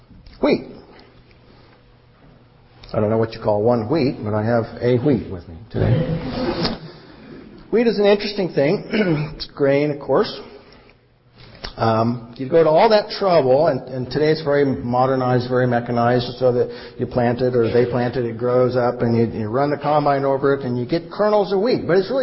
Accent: Kansas, United States; This is barley, and I know that because I'm from Kansas and because it says barley right here.

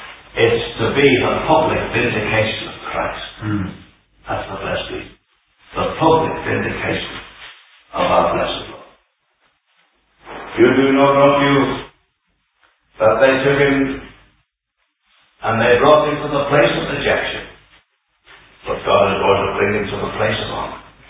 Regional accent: Liverpool, North West England, United Kingdom; moved away; When I was a young fella, I think I climbed snowboard once or twice when I came from Liverpool in those early days.

